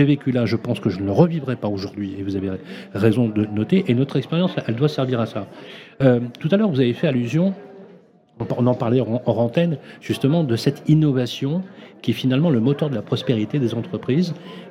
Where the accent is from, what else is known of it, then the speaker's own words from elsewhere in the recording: Morocco; French is a second language; moved away; J'arrivais du Maroc, je ne parlais pas le français, il a fallu réapprendre dans un environnement particulier.